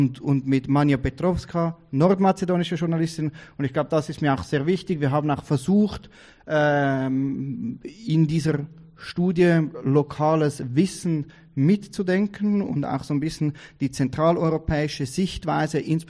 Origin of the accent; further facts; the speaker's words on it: Switzerland; Wie ihr hört, ich bin aus der Schweiz, und ich versuche so gut wie möglich Hochdeutsch zu sprechen.